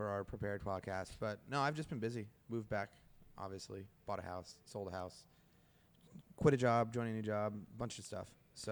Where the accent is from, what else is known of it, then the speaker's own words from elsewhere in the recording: Carlsbad, California, United States; I'm from Carlsbad, so it's kind of like a nice in the middle, close but not too close